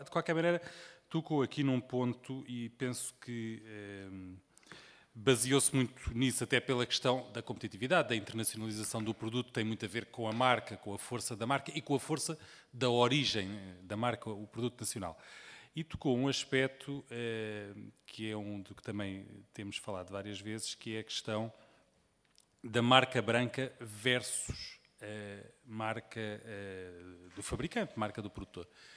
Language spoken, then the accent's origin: Portuguese; Setúbal, Portugal; a Coca-Cola, que é feita em Palmela, do distrito de onde eu sou originário